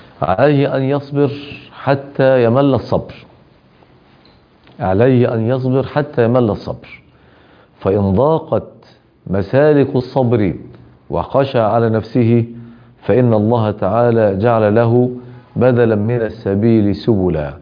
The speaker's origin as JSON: {"language": "Arabic", "town": "Damascus", "region": "Damascus Governorate", "country": "Syria", "lives_now": "Germany", "said": "أعيش في ألمانيا وأنا من دمشق"}